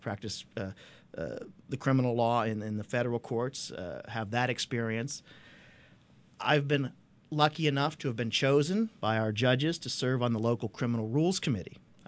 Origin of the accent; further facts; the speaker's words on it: Oil City, Pennsylvania, United States; I'm 43 years old. I've lived in Venango County my entire life. I was born in Oil City. I've resided there my whole life. My mother and father are here. My grandparents are from Venango County.